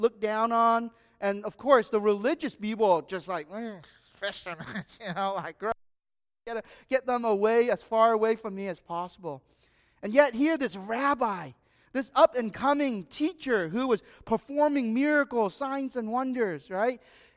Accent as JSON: {"language": "English", "country": "Vietnam", "tie": "born or raised there", "said": "growing up in Vietnam, right, I used to be dragged by my mom to buy fish at the market, right, for food."}